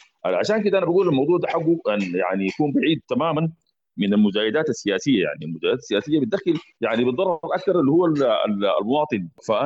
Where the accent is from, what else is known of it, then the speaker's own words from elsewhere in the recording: Sudan; يعني الآن عندنا في السودان بنعمل بقانون اللي هو 2006